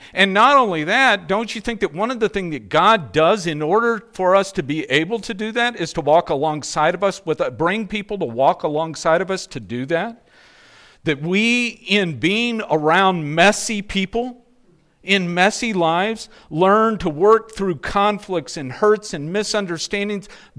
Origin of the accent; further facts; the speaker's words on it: Mayer, Arizona, United States; And I'm from Mayer. We don't go to Phoenix, you know. It's too far.